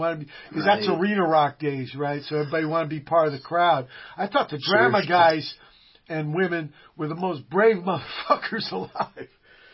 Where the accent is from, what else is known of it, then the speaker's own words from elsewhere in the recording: Virginia, United States; also born or lived in San Pedro; I came from Virginia, you know, and I was in Pedro for many years before I went to Hollywood.